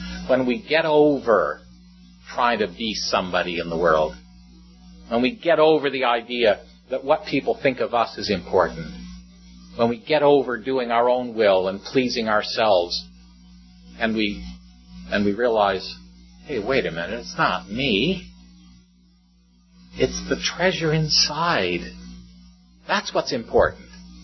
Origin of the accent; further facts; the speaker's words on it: St. Catharines, Ontario, Canada; I'm from St. Catharines, just, you know, a town across the lake.